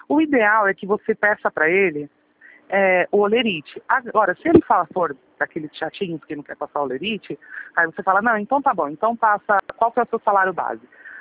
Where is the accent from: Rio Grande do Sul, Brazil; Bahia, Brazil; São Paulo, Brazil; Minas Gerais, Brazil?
São Paulo, Brazil; Sorocaba; eu sou de Sorocaba.